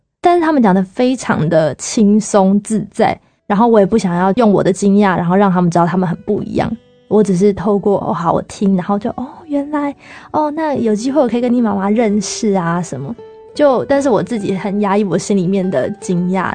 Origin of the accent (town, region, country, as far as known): Taiwan; born or raised there